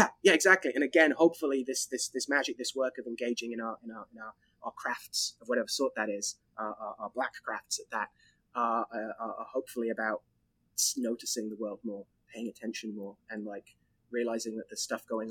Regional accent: Birmingham, West Midlands, United Kingdom; I grew up in Birmingham. It's where my folks and my sister and stuff and a lot of family still are, in the West Midlands

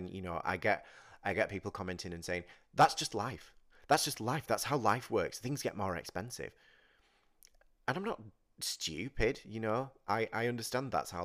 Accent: United Kingdom; I am a person, I am a British person, I'm not rich

